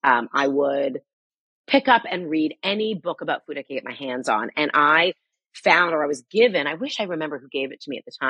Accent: Toronto, Ontario, Canada; my good friend from summer camp growing up in Toronto

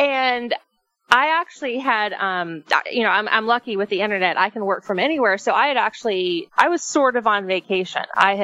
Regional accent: Florida, United States; the I-4 corridor that runs through Central Florida, which is my hometown area

